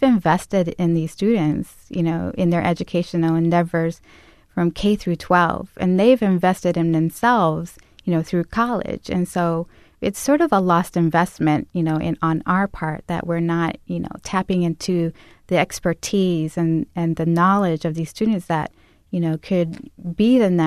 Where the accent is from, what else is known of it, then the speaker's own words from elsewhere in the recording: Mexico; I'm originally from Mexico. I speak Spanish.